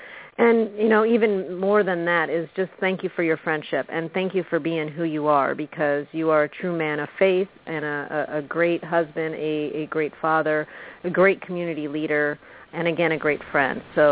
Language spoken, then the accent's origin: English; Illinois, United States; Because I know I'm from Illinois also, so you grew up with snow as well.